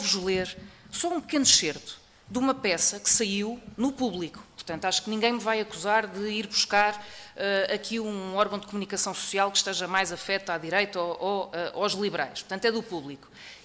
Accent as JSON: {"language": "Portuguese", "country": "France", "tie": "born or raised there", "second_language": "Portuguese", "said": "é do meu país natal, portanto conheço bem o setor"}